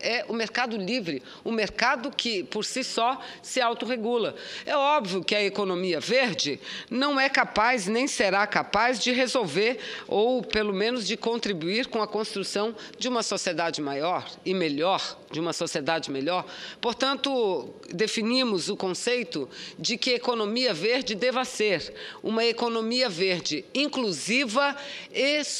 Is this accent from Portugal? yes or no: no; Amazon, Brazil; nós, senador Assir, que somos da Amazônia